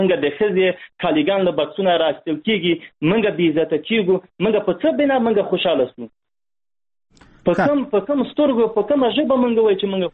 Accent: Afghanistan; موږ د افغانستان ملت یو، موږ د افغانستان خلک یو، بل جنه راغلي نه یو.

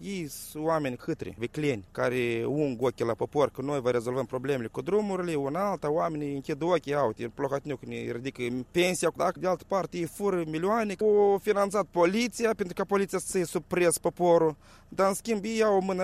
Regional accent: Moldova; De când Moldova au căpătat independență, ne fierbim în aceeași oală

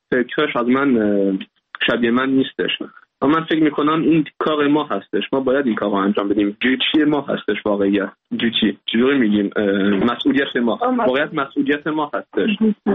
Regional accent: Iran; ما ایرانی هستیم، ما از خاورمیانه میایم،

